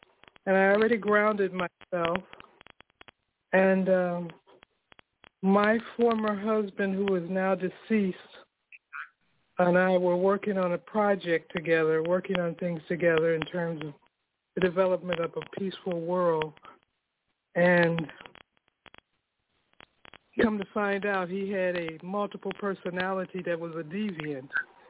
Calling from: Pembroke Township, Illinois, United States; I'm calling from Pembroke Township, Illinois.

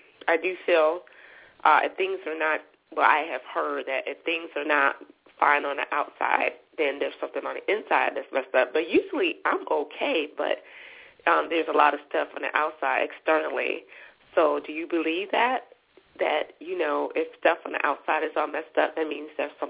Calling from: North Carolina, United States; I'm calling from North Carolina.

